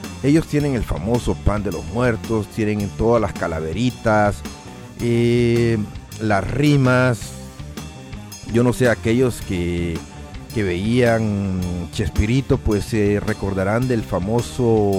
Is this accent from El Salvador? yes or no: yes; El Salvador; now in Mexico; Y les decía que en mi país se celebra el Día de los Difuntos allá en El Salvador, pero las costumbres nuestras distan mucho de ser a las costumbres mexicanas.